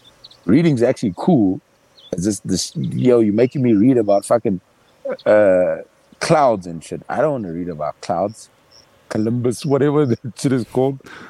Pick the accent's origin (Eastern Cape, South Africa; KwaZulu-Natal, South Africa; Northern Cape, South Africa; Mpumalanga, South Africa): KwaZulu-Natal, South Africa; Durban; now in Johannesburg, South Africa; growing up in Durban as a kid is great. The lifestyle, it's cheaper than Johannesburg.